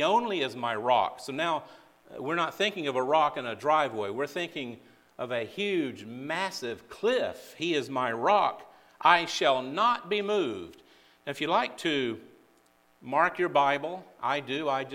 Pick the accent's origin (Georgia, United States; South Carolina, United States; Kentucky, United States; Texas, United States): Georgia, United States; Atlanta; I come from Atlanta, Georgia, and just north of Atlanta is Stone Mountain.